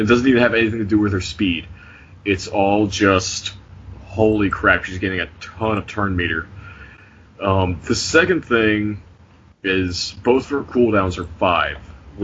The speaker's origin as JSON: {"language": "English", "region": "the South", "country": "United States", "said": "I'm from the South and I can say dauntless."}